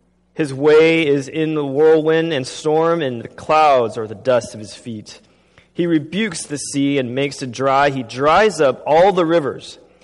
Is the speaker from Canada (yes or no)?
no; Taiwan; as a child, I grew up in Taiwan because my father is a minister in the prison system in Taiwan.